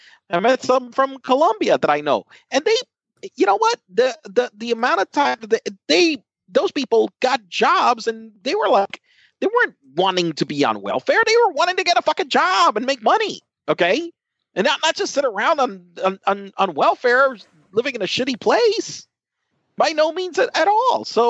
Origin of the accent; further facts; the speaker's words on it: Puerto Rico; even like though I'm from Puerto Rico, I'm like, you know, I don't need a passport to move.